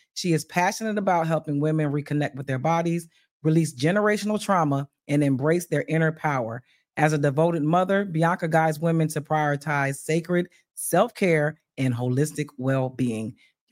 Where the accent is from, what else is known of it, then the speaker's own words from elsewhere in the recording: Bristol, Pennsylvania, United States; I'm from Bristol, Pennsylvania, right outside of Philadelphia.